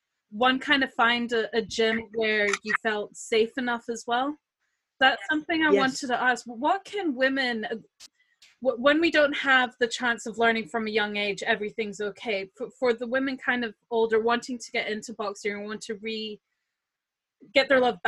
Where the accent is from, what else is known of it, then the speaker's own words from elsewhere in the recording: Zimbabwe; because I'm from Zimbabwe as well